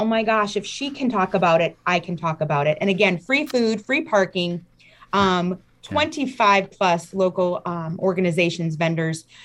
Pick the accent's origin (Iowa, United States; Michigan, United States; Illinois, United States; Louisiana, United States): Iowa, United States; Decorah; now in Ames, United States; I grew up in Decorah, which is a beautiful part of the state. I was really lucky to grow up there.